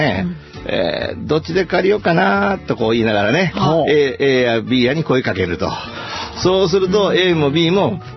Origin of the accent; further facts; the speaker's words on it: Kansai, Japan; もうだから、まあ私ら、まあ関西人の私が見たらね、ちょっとそれ無理があるんちゃうかなと思うんですけど